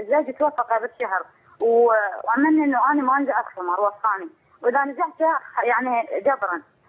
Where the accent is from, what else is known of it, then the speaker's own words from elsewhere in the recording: Iraq; احنا مهاجرين من العراق من محافظة لمحافظة